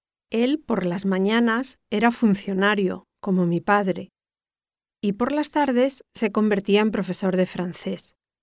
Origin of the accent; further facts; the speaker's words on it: Spain; Yo, muy orgullosa, le dije que no, que era española